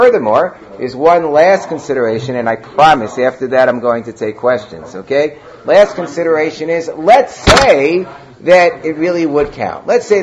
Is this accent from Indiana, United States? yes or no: yes; Muncie, Indiana, United States; I grew up in Muncie